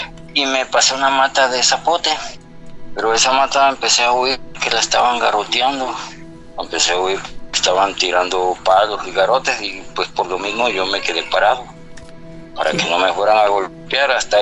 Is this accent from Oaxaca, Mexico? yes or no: no; Villahermosa, Tabasco, Mexico; Yo soy de Villahermosa, Tabasco.